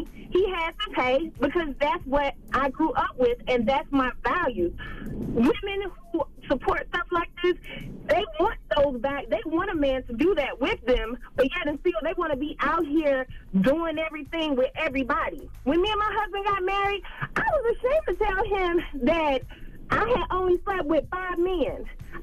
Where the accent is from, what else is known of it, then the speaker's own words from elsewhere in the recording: Atlanta, Georgia, United States; I'm from Atlanta.